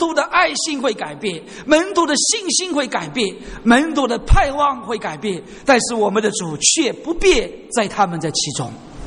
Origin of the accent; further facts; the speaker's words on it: China; 以前我们中国人说海归是归回的归